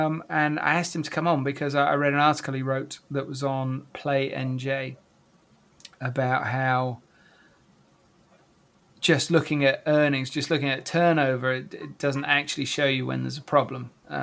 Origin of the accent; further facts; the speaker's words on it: West Midlands, United Kingdom; Dude, I'm from Shropshire in England.